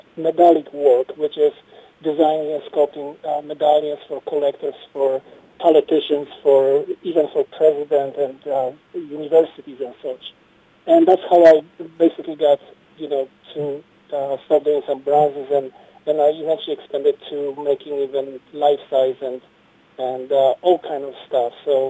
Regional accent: Poland; moved away as an adult; now in United States; You know, I'm originally from Poland, and I studied art in quite good schools over there back in the old country, and eventually I came over here to the United States in 1985

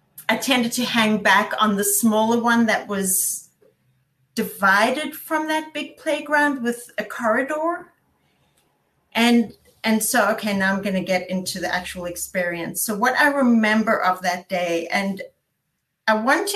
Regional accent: Benoni, Gauteng, South Africa; So I grew up in South Africa in a town called Benoni, which just to sort of put it on a map, it's east of Johannesburg.

